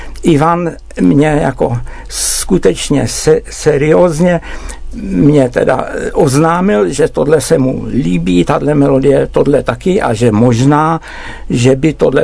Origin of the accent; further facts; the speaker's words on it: Prague, Czechia; Hele, já jsem kluk z Pankráce.